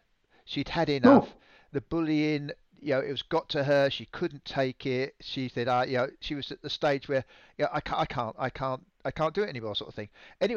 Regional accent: England, United Kingdom; I was raised in England

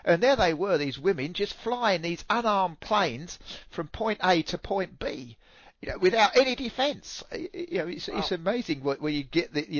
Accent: Barnet, London, United Kingdom; the deciding battle of the War of the Roses was in my hometown of Barnet, where Warwick the Kingmaker met his end

